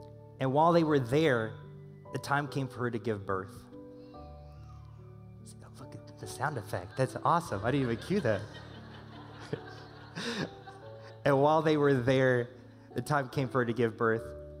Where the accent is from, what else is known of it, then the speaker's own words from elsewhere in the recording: Southern United States, United States; you understand, I'm from the South, people. And so we don't have near as much snow.